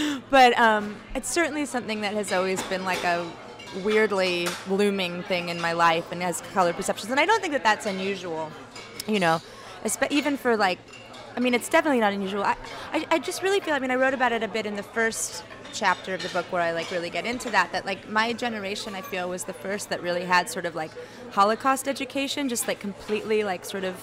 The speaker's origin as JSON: {"language": "English", "country": "United States", "said": "the only job you can get in Amsterdam as an American without any kind of work papers"}